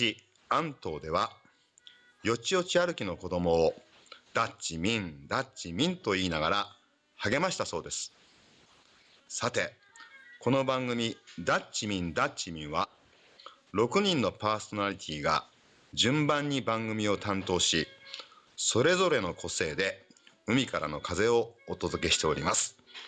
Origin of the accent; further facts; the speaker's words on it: Awa, Tokushima, Japan; そこに住んでおりまして、生まれも育ちも阿波市と。